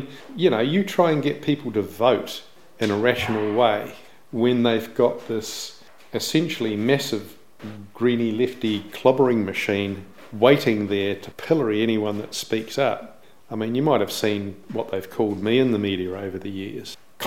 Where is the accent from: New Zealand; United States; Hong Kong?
New Zealand; Balclutha, Otago; born there; My heritage was Dutch, even though I was born in Balclutha.